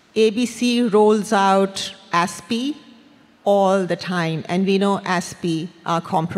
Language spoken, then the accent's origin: English; Brisbane, Queensland, Australia; from Brisbane.